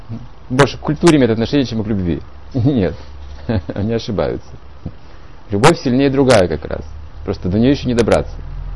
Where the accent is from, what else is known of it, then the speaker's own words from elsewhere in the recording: Siberia, Russia; Мы же сибиряки, ну как?